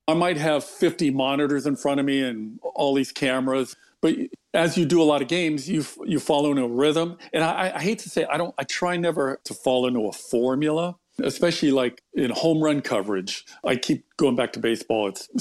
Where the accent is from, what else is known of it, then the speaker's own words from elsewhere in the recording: Los Angeles, California, United States; I grew up in Los Angeles, and a lot of my friends, their dads were in the industry, being more like Hollywood.